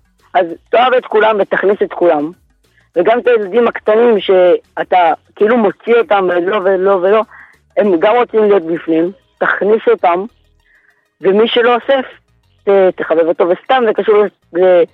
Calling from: Jerusalem, Jerusalem District, Israel; אני בירושלים.

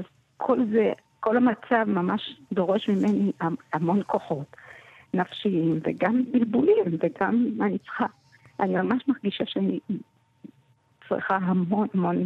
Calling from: Montreal, Quebec, Canada; אני מדברת ממונטריאול, קנדה.

